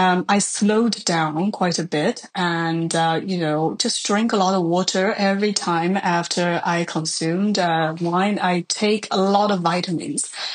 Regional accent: China; Growing up in China, like, wine is not part of the culture.

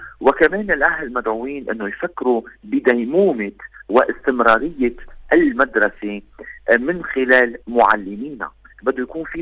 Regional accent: Lebanon; ويرحم بلدنا لبنان ومواطنينا

